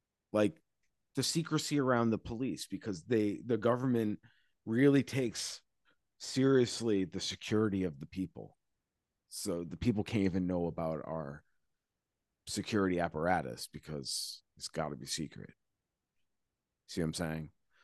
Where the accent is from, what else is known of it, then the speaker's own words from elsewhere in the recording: Quincy, Massachusetts, United States; I grew up in Quincy, Mass. There's marshes.